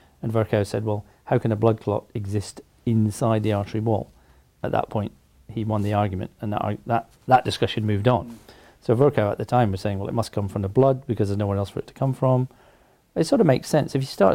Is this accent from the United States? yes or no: no; Scotland, United Kingdom; being a Scotsman, when I was at medical school, Scotland